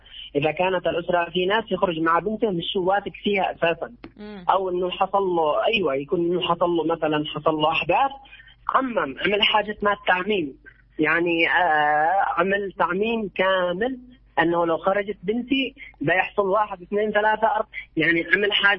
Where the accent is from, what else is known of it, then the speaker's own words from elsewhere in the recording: Yemen; هذا عندنا في اليمن البنت يقولوا أنت ليش